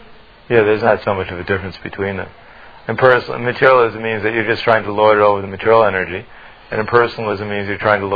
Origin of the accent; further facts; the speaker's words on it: New York, United States; I mean, I grew up in New York, which is not like, you know, the most pious place in the world.